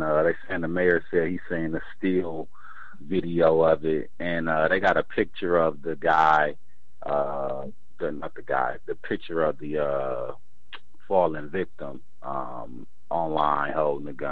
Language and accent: English; Gary, Indiana, United States; born there; I was born in Gary, Indiana, and that's where my family came from after the migration from Mississippi.